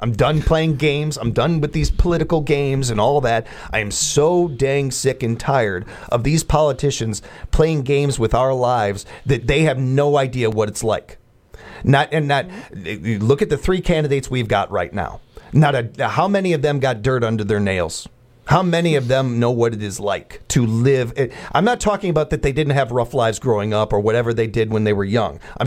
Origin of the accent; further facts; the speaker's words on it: Illinois, United States; born there; Forget the fact that I was born in Illinois.